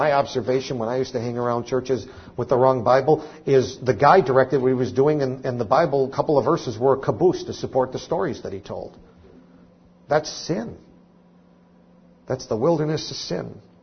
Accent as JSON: {"language": "English", "town": "Poughkeepsie", "region": "New York", "country": "United States", "tie": "born there", "said": "I was born in Poughkeepsie, and then I moved to, I don't know, we were in a place called Marlborough for a while, and then we were in East Buffalo, and then we moved to Williamsville and Amherst, then to Kenmore. And I've moved all around in my life."}